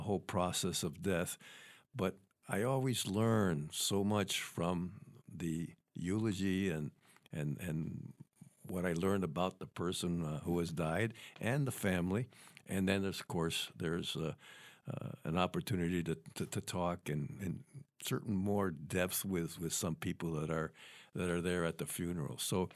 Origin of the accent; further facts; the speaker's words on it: Saranac Lake, New York, United States; I grew up in Saranac Lake, the Lake Placid area, the Adirondacks. We were colder than Buffalo.